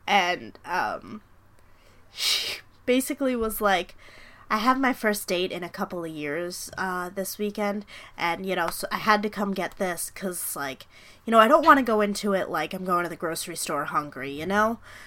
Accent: New York, United States; accent: Long Island; Every time I get sad, he sends me a video in a Long Island accent because I grew up on Long Island

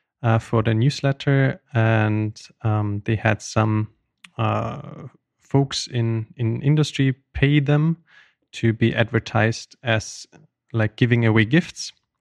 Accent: Vienna, Austria; I'm from the beautiful city of Vienna in Austria.

